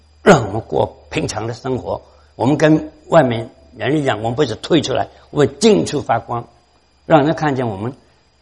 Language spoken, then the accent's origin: Chinese; Hong Kong; 我们从香港来的，现在香港的环境非常问题。